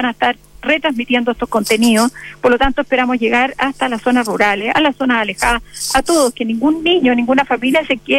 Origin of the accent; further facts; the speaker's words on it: Chile; como chilenos, peleemos por Chile